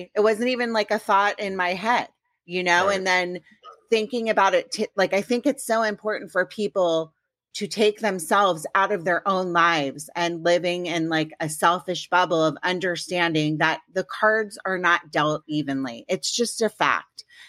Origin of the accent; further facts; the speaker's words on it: Washington, District of Columbia, United States; I grew up personally in Washington, D.C., and it was the opposite.